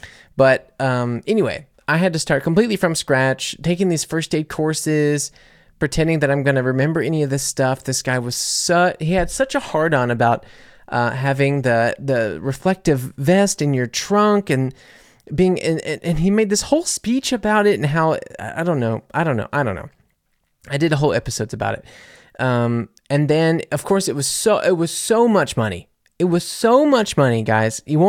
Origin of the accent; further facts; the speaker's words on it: Louisiana, United States; now in Germany; I was getting my German driver's license, and I had this whole journey, because first off, I'm coming from Louisiana